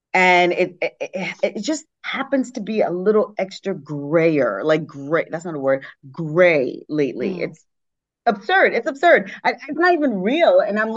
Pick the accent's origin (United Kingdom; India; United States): United States; New York; I mean, we're from New York, so we're used to seasons, like you said.